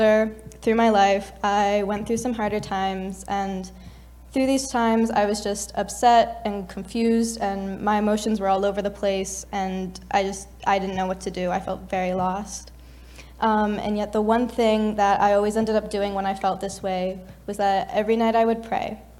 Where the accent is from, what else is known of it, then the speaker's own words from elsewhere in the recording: Burlington, Ontario, Canada; I grew up in Burlington with my family, and I moved to Kingston this summer to study sociology and do the law certificate at Queens next year.